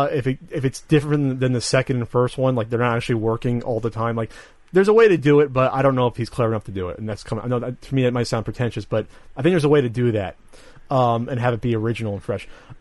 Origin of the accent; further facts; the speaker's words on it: New Jersey, United States; Obviously, I'm from Jersey.